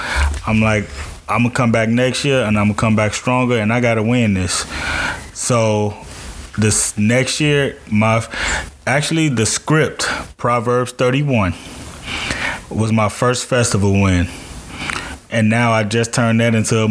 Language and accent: English; Gary, Indiana, United States; winning the festival in my hometown, Gary, Indiana.